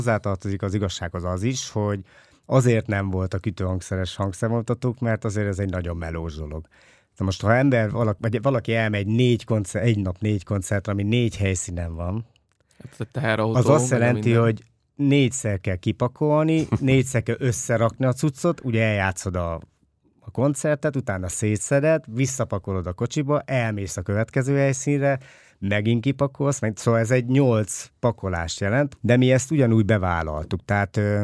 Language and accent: Hungarian; Nyíregyháza, Szabolcs-Szatmár-Bereg, Hungary; még amikor én gyerek voltam, ami Nyíregyházán nőttem fel egyébként